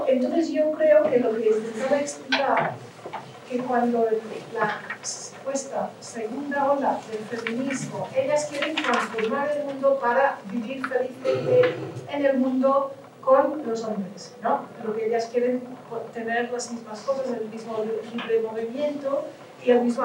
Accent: United Kingdom; Spanish is a second language; now in Spain; Yo, claro, yo soy británica. ¿No? Y entonces yo estoy, claro, yo observo la política norteamericana con Trump y luego estoy observando la decadencia de mi propio país y estoy en España

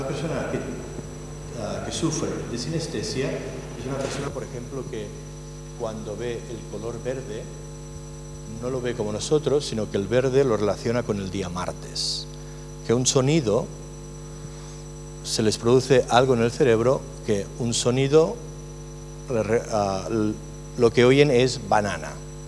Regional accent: Spain; moved away; yo creo que me fui de España simplemente porque el fútbol era inaguantable. Ahora está peor, pero yo soy de la época del carrusel deportivo, cuando los domingos me tuve que ir de España.

